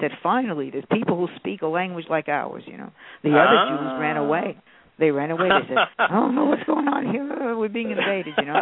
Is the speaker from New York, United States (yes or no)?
yes; Bronx, New York, United States; I mean, I knew I was from the Bronx.